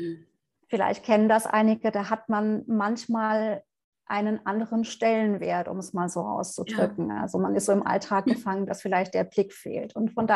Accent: North Rhine-Westphalia, Germany; Ich komme aus der Nähe von Bonn, was jetzt natürlich ein relativ großes Gebiet ist und recht vage gehalten.

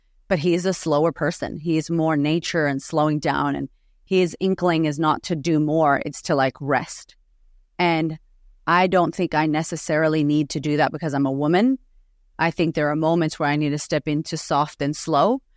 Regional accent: United States; now in Australia; So for me right now, coming to Australia, being American and being so different, it was the thing that made me shrink myself.

